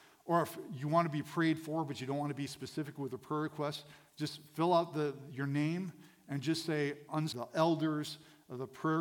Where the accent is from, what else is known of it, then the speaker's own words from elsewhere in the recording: United States; it is something that I'm, as an American, I'm very passionate about, and this is Memorial Day weekend.